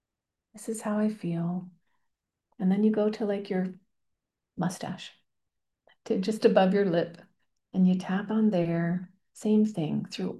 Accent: Ontario, Canada; Yeah, I am from Ontario

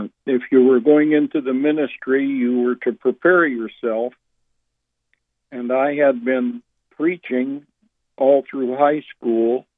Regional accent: Paw Paw, Michigan, United States; born there; Well, I was born in the Baptist parsonage on the kitchen table, delivered by a midwife in 1929 in Popo, Michigan.

